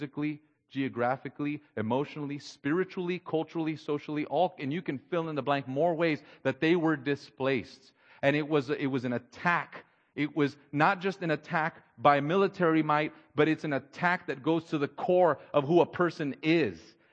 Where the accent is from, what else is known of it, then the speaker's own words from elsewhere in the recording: Texas, United States; also born or lived in Coachella, California; growing up in Texas, and then for a little while in the desert of Southern California in the city of Coachella before it was the concerts.